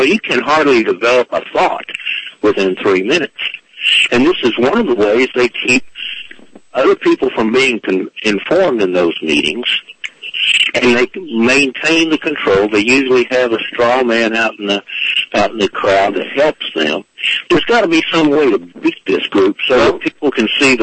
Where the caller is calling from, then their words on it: Texas, United States; from Texas.